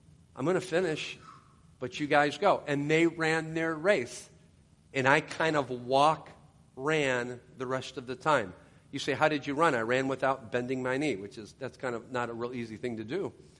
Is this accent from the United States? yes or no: yes; Ohio, United States; because I grew up in Ohio. I went to Ohio State first.